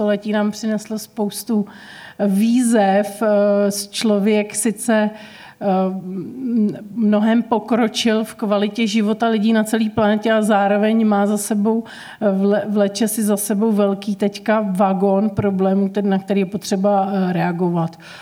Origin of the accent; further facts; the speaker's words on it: Kamenický Šenov, Liberec Region, Czechia; now in Prague, Czechia; že jsem prožila většinu svého mládí v Libereckém kraji, v Kamenickém Šenově, to je v okrese Česká Lípa